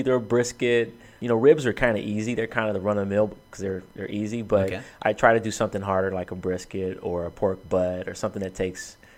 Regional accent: Compton, California, United States; now in Long Beach, United States; So I'm born and raised in Compton. I live in Long Beach, which is adjacent to Compton.

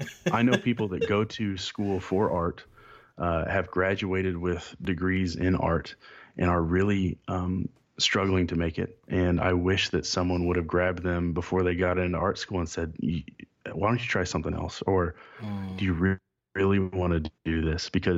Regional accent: Kansas City, United States; I'm from Kansas City area, so I'm a big Jayhawks fan.

